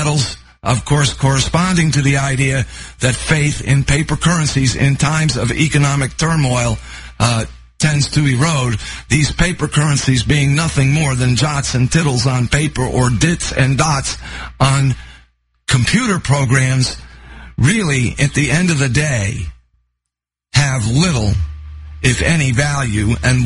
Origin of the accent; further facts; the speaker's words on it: Florida, United States; certainly here in my home state of Florida